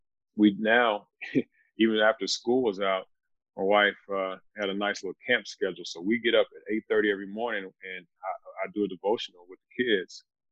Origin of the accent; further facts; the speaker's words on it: Louisville, Kentucky, United States; But growing up in Louisville, you know, it's kind of a cultural thing where faith is just kind of, it was kind of part of our pattern.